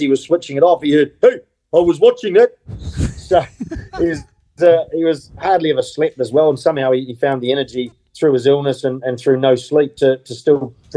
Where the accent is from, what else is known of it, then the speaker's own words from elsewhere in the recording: Christchurch, Canterbury, New Zealand; I was from Christchurch, you know, Crusaders country.